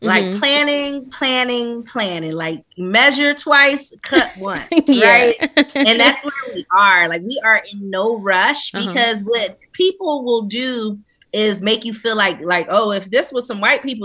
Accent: Philadelphia, Pennsylvania, United States; We last year we had … from my hometown perform.

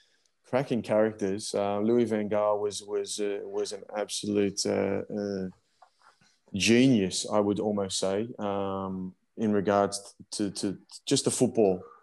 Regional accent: Sydney, New South Wales, Australia; born there; also born or lived in Brisbane; I was born in Sydney. So moved to Brisbane

